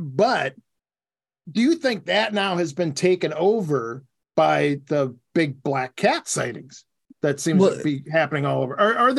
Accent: United States; And besides, look, I'm from America, all right? We'll kill each other over nothing, all right?

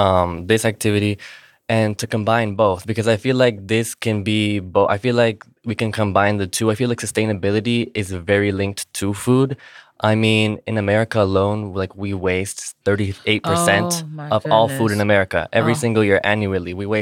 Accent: Silver Spring, Maryland, United States; So I'm half Colombian on my dad's side and I'm half Bulgarian, but I grew up here in Silver Spring.

